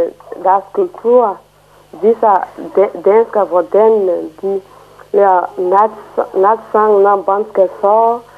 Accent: Côte d’Ivoire; Danish is a second language; now in Denmark; jeg kommer fra Elfenbensk. Det ligger i Vestafrika.

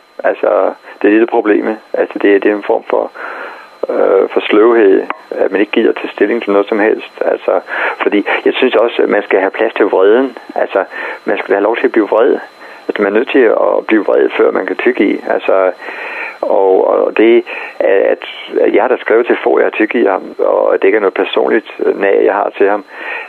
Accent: Jutland, Denmark; now in Zealand, Denmark; Selvom jeg er faktisk jyder oprindeligt, men så jeg emigrerede til Sjælland og arbejder først og fremmest herovre.

